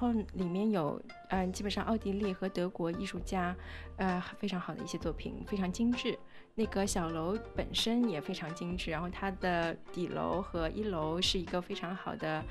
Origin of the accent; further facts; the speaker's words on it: Shanghai, China; 我其实是来自上海嘛